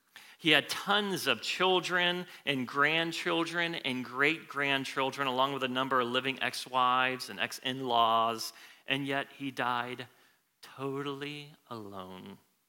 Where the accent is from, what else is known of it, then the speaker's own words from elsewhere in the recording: Phoenix, Arizona, United States; now in Smyrna, United States; from Phoenix, Arizona, and traveled 3 days here to Smyrna. And I am a sun baby through and through. I grew up in Arizona, went to school in Arizona, came to know Christ in Arizona.